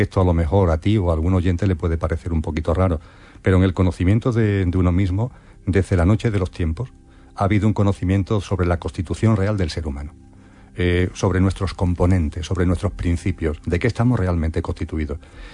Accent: Andalusia, Spain; accent: Andalusian; yo soy andaluz y la S se me escapa.

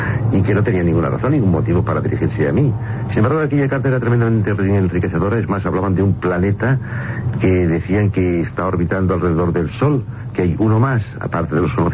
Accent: Equatorial Guinea; now in Spain; Yo estaba en el año 69, me vine a España, de Guinea Ecuatorial

